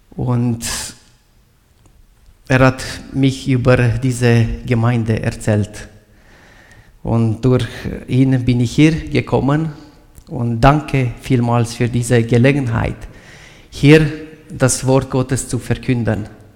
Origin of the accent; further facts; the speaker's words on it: Transylvania, Romania; accent: Romanian; German is a second language; now in Switzerland; ich komme aus Rumänien, aus Siebenbürgen. 2016 bin ich in die Schweiz ausgewandert und hier musste ich noch die Sprache lernen. Und ich hoffe, dass ihr als Gemeinde meinen rumänischen Akzent heute versteht.